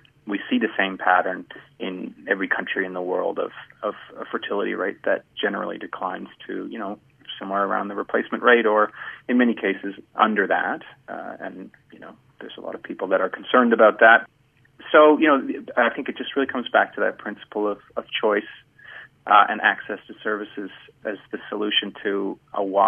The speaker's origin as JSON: {"language": "English", "country": "Canada", "said": "So I'm from Canada"}